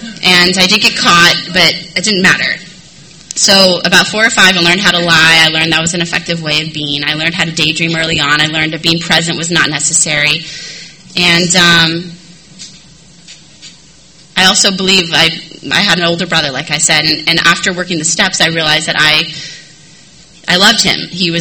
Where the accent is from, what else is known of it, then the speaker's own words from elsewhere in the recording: San Diego, California, United States; So I was born October 21st. I grew up here in San Diego. I grew up in Scripps Ranch.